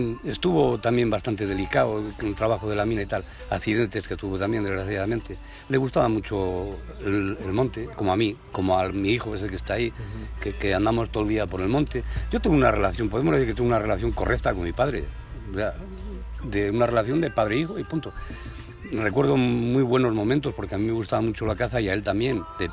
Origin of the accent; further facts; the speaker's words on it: Sotillos de Sabero, Castile and León, Spain; born there; Yo nací en Sotillos de Sabero. Ahí donde el pozo, ahí arriba, en el pueblín de arriba.